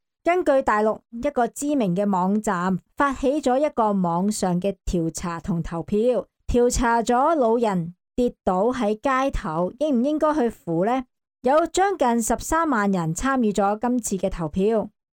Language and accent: Chinese; Hong Kong; 自细我们香港人就是教要有公德心，幼稚园、小学、中学都教要做好事